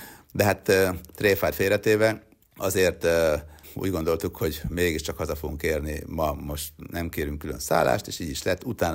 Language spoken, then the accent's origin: Hungarian; Sopron, Győr-Moson-Sopron, Hungary; mert soproni gyerek vagyok